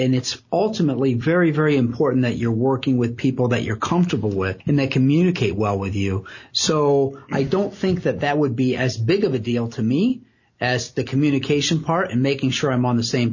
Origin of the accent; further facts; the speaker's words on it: Pemberville, Ohio, United States; I mean, I grew up in Pemberville, Ohio, for God's sakes. You know, it's just not that fancy out there.